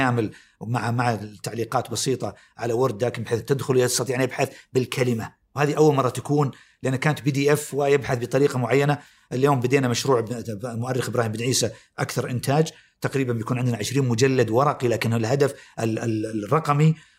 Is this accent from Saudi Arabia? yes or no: yes; Saudi Arabia; إن نحن كمواطنين لازم ندرك أنه عمقنا قديم وعمقنا في الحكم كسعوديين